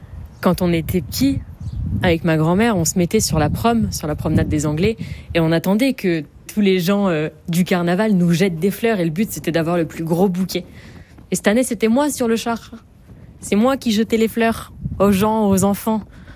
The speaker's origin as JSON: {"language": "French", "town": "Nice", "region": "Provence-Alpes-Côte d'Azur", "country": "France", "tie": "born or raised there", "said": "pour représenter ma ville natale et être ambassadrice du carnaval. Bon, ben là, je suis prête pour aller au carnaval de Nice."}